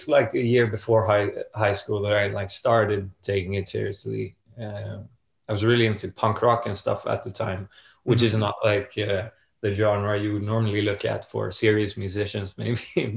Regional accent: Sweden; English is a second language; I'm from Sweden, yeah. I mean, it's a pretty good place for music, I think.

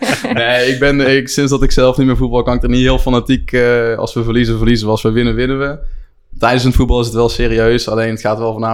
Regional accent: Schijndel, North Brabant, Netherlands; also born or lived in 's-Hertogenbosch; ben geboren in Den Bosch. Alleen eigenlijk, mijn ouders komen wel uit die buurt. Mijn moeder komt uit Schijndel. Dus eigenlijk zijn we gewoon logischweg daar gaan wonen. En sindsdien eigenlijk altijd opgegroeid geweest. Het is voor deze kant van Brabant een beetje een gehucht.

